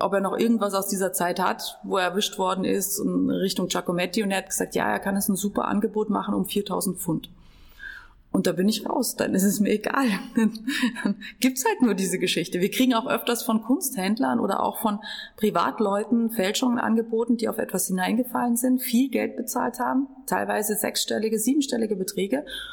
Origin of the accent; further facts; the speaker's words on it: Germany; wir als Deutsche, was mögen wir an Österreich und wir mögen die Sprache